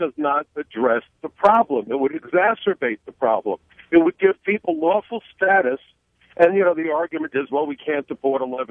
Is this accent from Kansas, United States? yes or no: no; New York, United States; 15 of them since 9/11 as a New Yorker. My neighbors were killed. The ashes landed on us.